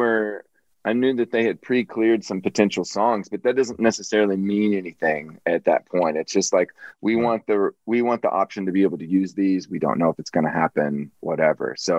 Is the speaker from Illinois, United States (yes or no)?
yes; Illinois, United States; in the southern part of Illinois, so, you know, Cubs were always on our radar as kids, even though we're pretty far from Chicago.